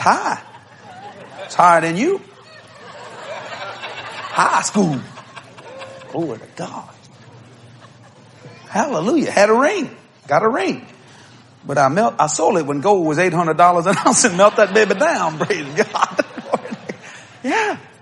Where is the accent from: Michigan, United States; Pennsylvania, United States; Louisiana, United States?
Louisiana, United States; You understand something, lady? We're Cajun people. We talk like that.